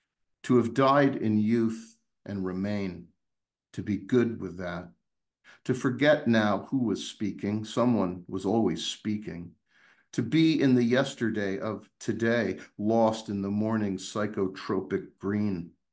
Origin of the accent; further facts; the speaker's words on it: Massachusetts, United States; where I grew up in Western Mass in the Berkshires, you know, the sky was black and you could see the entire Milky Band.